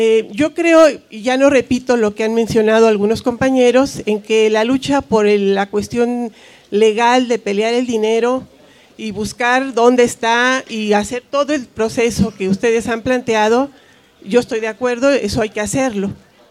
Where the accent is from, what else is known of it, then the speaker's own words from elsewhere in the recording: Tlalpan, Mexico City, Mexico; de Tlalpan